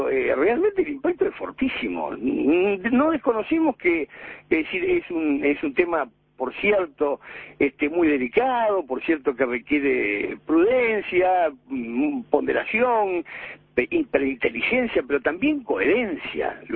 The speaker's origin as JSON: {"language": "Spanish", "country": "Uruguay", "said": "como uruguayo"}